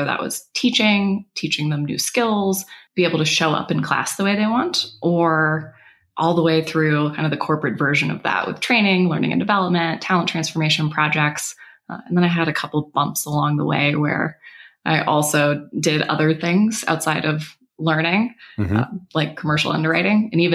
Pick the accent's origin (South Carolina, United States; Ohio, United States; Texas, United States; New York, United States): Texas, United States; Houston; moved away as an adult; now in Colorado Springs, United States; I am originally from Houston, Texas. I've traveled quite a bit and moved along the Gulf Coast and East Coast for about the last 10 years.